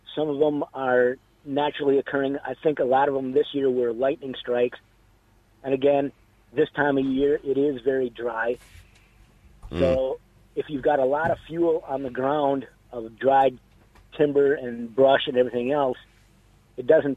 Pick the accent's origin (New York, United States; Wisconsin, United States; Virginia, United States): Wisconsin, United States; moved away; Wisconsin.